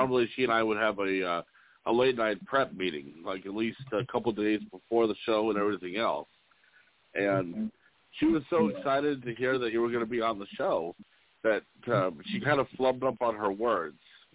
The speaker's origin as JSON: {"language": "English", "region": "South Carolina", "country": "United States", "said": "No, but he's from South Carolina, though. So, and I'm from South Carolina."}